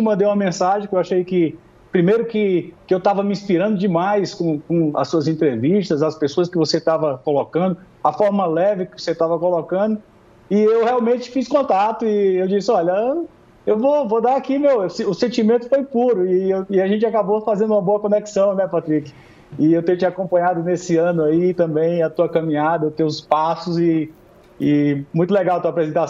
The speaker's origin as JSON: {"language": "Portuguese", "region": "North Region", "country": "Brazil", "said": "eu sou do Norte"}